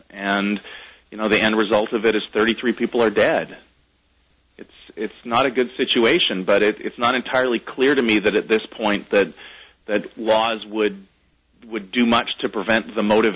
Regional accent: Canada; also born or lived in United Kingdom; now in United States; I was actually born in the UK and I grew up in Canada. I've only been in the States for the last 15 or so years.

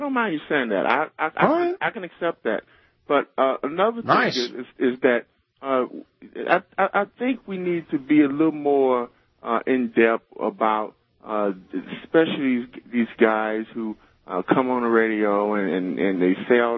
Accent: United States; You know, I am an American. I'm entitled to express my.

